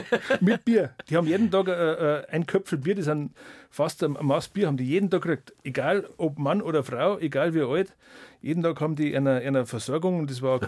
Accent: Kulbing, Bavaria, Germany; now in Töging am Inn, Germany; Aus Deging, ja. Aber ursprünglich komme ich aus dem Berchtesgadener Land von Kulbing, das gehört zu Laffer.

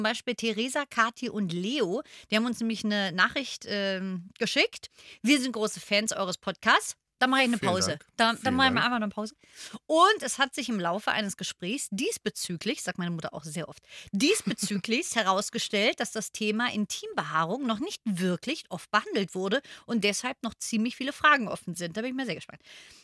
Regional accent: Berlin, Germany; Ich bin ja in Berlin aufgewachsen.

